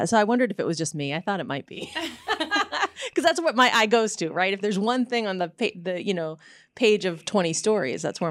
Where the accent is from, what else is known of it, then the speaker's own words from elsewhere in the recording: Maine, United States; So I'm from Maine, which is one of the worst states for Lyme disease, right?